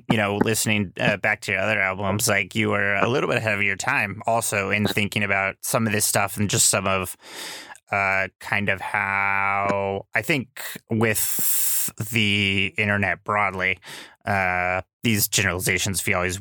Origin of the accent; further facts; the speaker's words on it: Austin, Texas, United States; also born or lived in New York City; I grew up in Austin, and then I moved to New York City, and then I came back to Austin about 6 years ago.